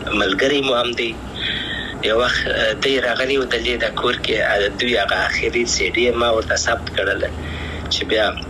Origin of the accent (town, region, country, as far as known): Afghanistan; moved away